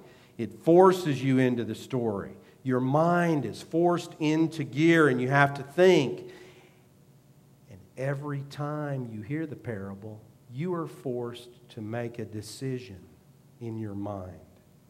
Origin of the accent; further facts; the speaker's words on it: United States; that's really what the kingdom of heaven or the kingdom of God is to me as an American.